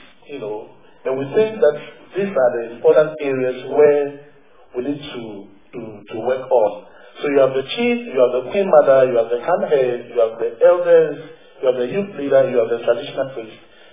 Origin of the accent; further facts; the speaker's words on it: Accra, Greater Accra, Ghana; English is a second language; I am a Ghana, I come from Accra.